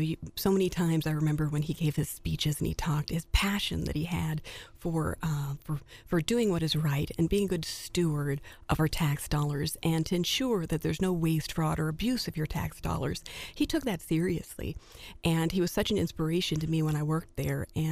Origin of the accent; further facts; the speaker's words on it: Missouri, United States; I grew up right here in Mid-Missouri.